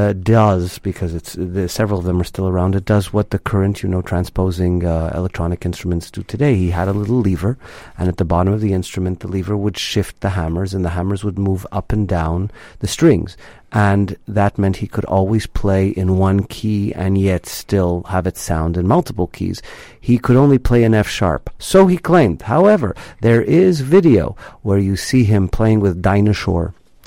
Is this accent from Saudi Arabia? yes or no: no; Canada; I mean, being a Canadian, but I'm a short, fat Jewish boy who's presenting at 6'4".